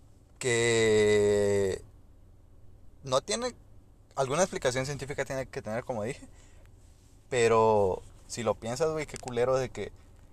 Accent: El Salvador; este pendejo es mexicano y yo soy de El Salvador.

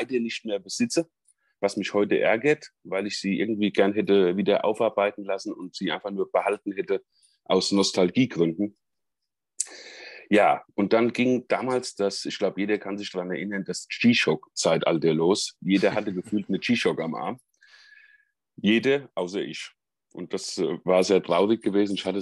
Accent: Rhineland-Palatinate, Germany; Ich komme aus dem Westerwald, zwischen Frankfurt und Köln, so für die, die sich da geografisch nicht so gut auskennen.

